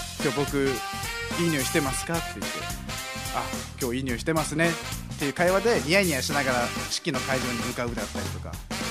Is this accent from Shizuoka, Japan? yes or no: no; Urasoe, Okinawa, Japan; 浦添市はパイプライン通りで生まれ育った僕ら、閉鎖的な環境でシャイな環境で生まれ育った僕らなので、